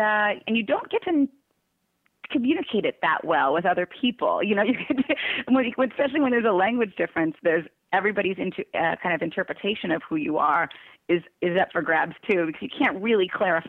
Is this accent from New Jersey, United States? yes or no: no; Long Beach, California, United States; And I came from Long Beach, California, where there were 39 different languages spoken as a first language.